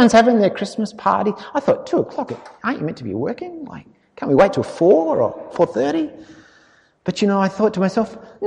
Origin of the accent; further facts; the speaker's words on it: Australia; now in United Kingdom; I grew up in Australia.